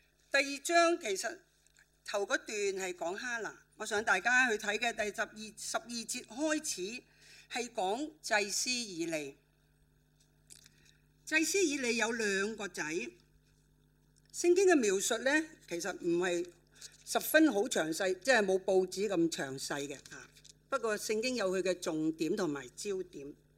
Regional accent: China; 我們用我們中國人所謂的貼地，無賴

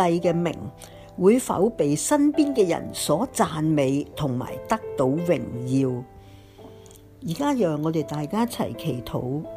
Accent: Indonesia; 我是一个印尼人，基督徒在我的国家是很少数的

